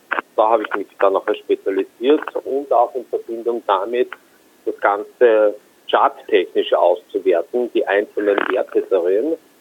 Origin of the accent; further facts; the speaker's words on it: Austria; Ich komme aus Österreich.